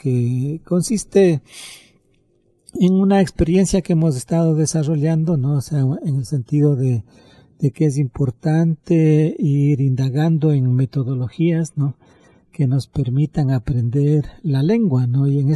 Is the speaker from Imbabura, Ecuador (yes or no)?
yes; Otavalo, Imbabura, Ecuador; born or raised there; also born or lived in Ipiales, Colombia